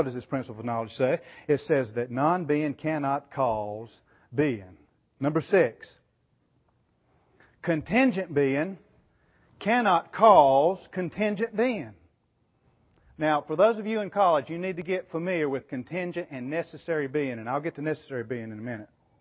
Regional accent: North Carolina, United States; I'm from the mountains of North Carolina. You couldn't tell it from my accent, but I really am.

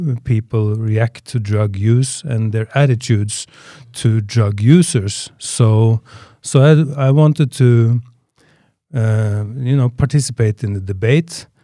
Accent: Norway; English is a second language; I come from Norway.

